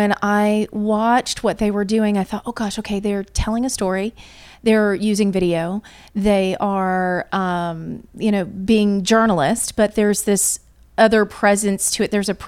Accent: Louisville, Kentucky, United States; I'll tell you, there was one lady that I grew up watching in Louisville, Kentucky.

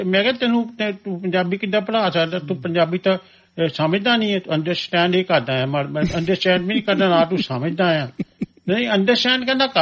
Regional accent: Malpur, Punjab, India; ਮੈਂ ਵੀ ਉਸੇ ਇਲਾਕੇ ਦਾ ਆ, ਉਹਨਾਂ ਦਾ ਪਿੰਡ ਹੱਲੂ ਵਾਲੇ ਆ ਤੇ ਮਾਲਪੁਰ ਦੇ ਆ, ਅਸੀਂ ਵੀ ਮਾਲਪੁਰ ਦੇ ਹੀ ਆ, ਸਾਡਾ ਪਿੰਡ ਦੂਜੇ ਪਾਸੇ ਆ।

